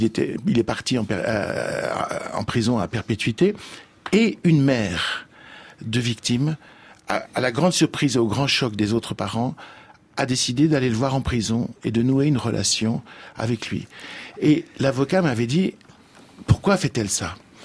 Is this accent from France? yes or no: yes; Lyon, Auvergne-Rhône-Alpes, France; je suis lyonnais, donc j'ai vécu dans la mythologie de Saint-Ex